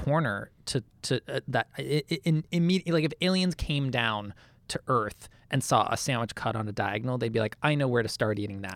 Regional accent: Massachusetts, United States; I grew up outside Boston.

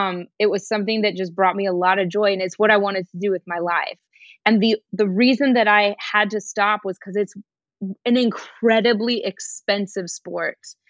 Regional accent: Denver, Colorado, United States; Okay, so yes, I grew up ice skating. I'm from Denver, Colorado

